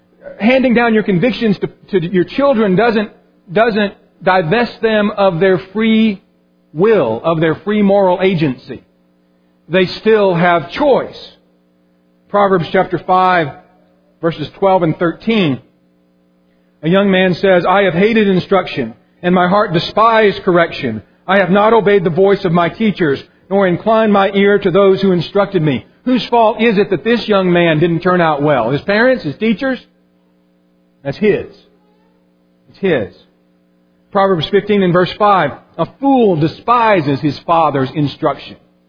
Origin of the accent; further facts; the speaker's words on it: Colorado, United States; It was actually in October when I was growing up in Colorado.